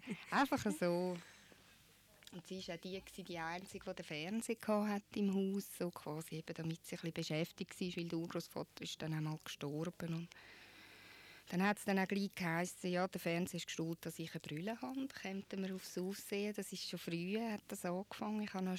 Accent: Zurich, Switzerland; Ich komme aus Zürich seit langer Zeit. Und wir haben auch ein Haus hier in Zürich. Also meine Großmutter hat das Haus erschaffen, sozusagen. Und bis ich 7 war, bin ich in dem Großmutterhaus aufgewachsen.

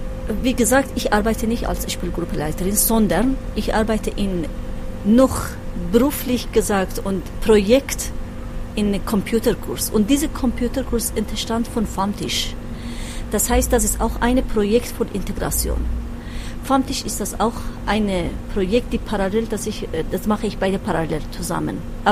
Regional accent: Iran; German is a second language; now in Switzerland; wie du gesagt hast, ich komme vor 21 Jahren aus dem Iran in der Schweiz.

